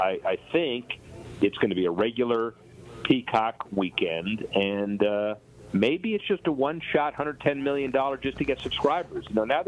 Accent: Miami, Florida, United States; growing up in Miami in the 70s, where the Dolphins were undefeated regular season

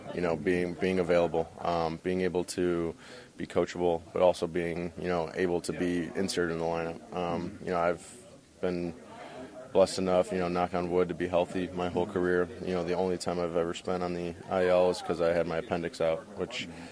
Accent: Bolingbrook, Illinois, United States; also born or lived in Omaha, Nebraska; I am. I'm from Naperville. Well, born and raised in Bolingbrook, went to Naperville schools. I went to Naperville Central High School.

